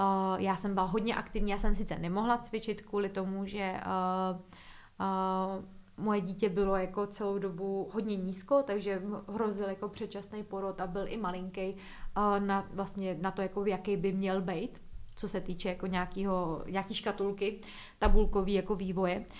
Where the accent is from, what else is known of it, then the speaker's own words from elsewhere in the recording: Ústí nad Labem, Ústí nad Labem Region, Czechia; já jsem z Ústí nad Labem, což je asi hodinku od Prahy